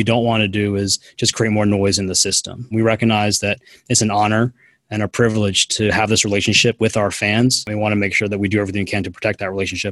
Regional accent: North Carolina, United States; also born or lived in New Hampshire / Atlanta; so I'm first generation Asian American here in the U.S. My family immigrated to the U.S. in the 70s. I grew up in North Carolina, a small town north of Charlotte, and I went to high school in New Hampshire and then college and grad school in Atlanta.

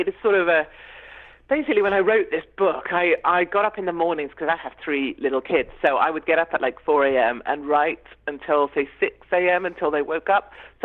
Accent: United Kingdom; I'm a Brit

